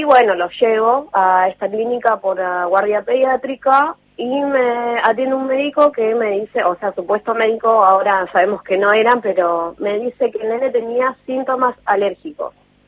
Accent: González Catán, Buenos Aires Province, Argentina; yo soy de González Catán, tengo hospitales acá

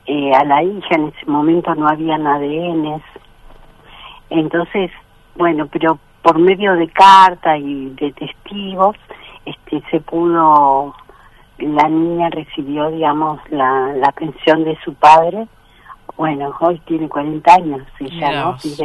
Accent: Argentina; como argentinos, como ciudadanos

